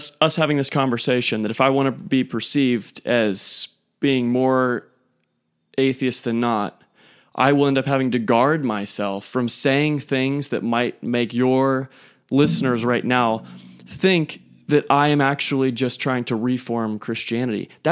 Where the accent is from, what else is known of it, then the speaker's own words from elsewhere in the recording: United States; And we, as American males, I feel like we have just been opening every door as if it was our house